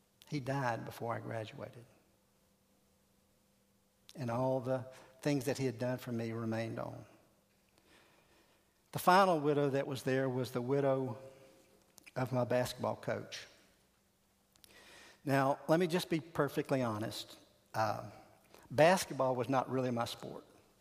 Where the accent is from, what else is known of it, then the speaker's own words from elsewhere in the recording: Florida, United States; Earlier this year, I had the occasion to go back to my hometown. I grew up in a small town in Central Florida.